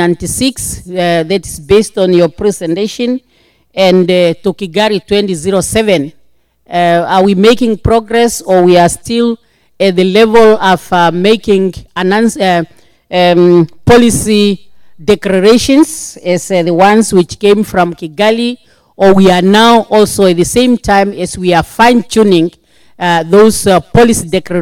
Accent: Namibia; from Namibia.

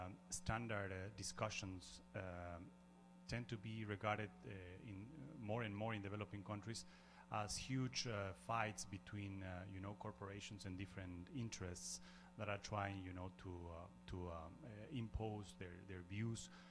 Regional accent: Ecuador; I'm from Ecuador.

